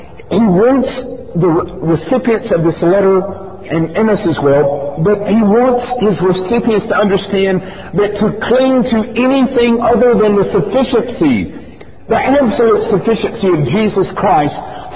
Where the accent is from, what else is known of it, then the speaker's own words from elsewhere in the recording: Alabama, United States; You know, growing up in Alabama, Bear Bryant, Karen remembers it.